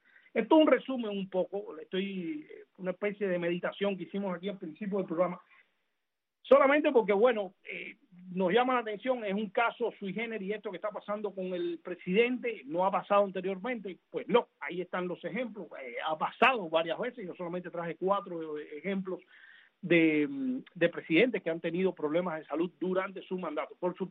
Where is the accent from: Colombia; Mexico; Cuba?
Cuba; now in United States; los cubanos tenemos que estar muy pendientes de lo que está pasando y de lo que va a pasar con las elecciones aquí en los Estados Unidos